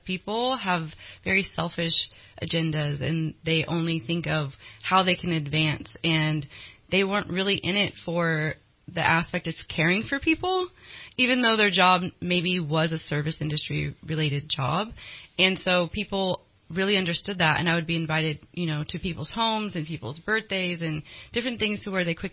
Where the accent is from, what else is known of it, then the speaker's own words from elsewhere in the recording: Reading, United States; I was raised in Reading, and I love living here.